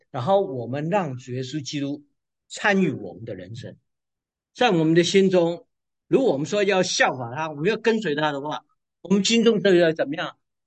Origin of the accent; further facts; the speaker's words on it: China; 我们中国人也有一个成语“东施效颦”